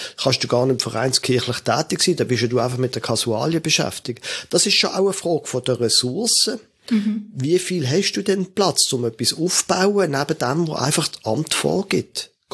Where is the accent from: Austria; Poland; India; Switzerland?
Switzerland; Basel, Basel-Stadt; ich bin nicht wo als Basler, das kriegst du nicht mehr weg, FCB-Fan